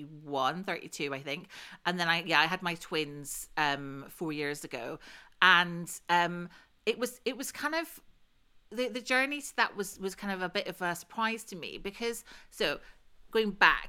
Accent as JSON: {"language": "English", "region": "Scotland", "country": "United Kingdom", "accent": "Scottish", "said": "Yeah, my accent definitely got stronger, as hers tends to when she's talking to someone who's Scottish. I suddenly got very Scottish talking to her."}